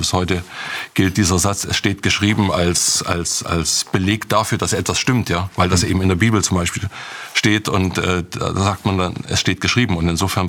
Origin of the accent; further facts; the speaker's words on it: East Germany, Germany; weil ich bin in der DDR groß geworden. Es war für mich vertrautes Gebiet.